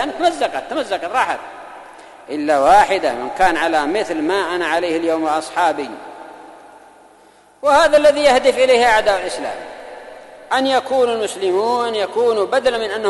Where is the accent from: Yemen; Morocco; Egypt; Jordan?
Yemen; وفي بلادنا اليمن مرة قد لعبوا كرة في بعض الدول وفاز